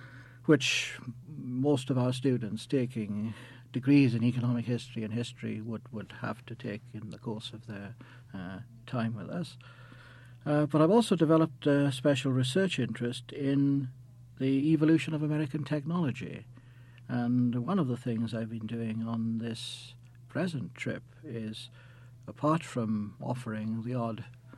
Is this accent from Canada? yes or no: no; Wales, United Kingdom; also born or lived in United States; now in Belfast, United Kingdom; I'm Welsh. I was born in Wales, brought up in Wales, went, did my undergraduate work in Wales.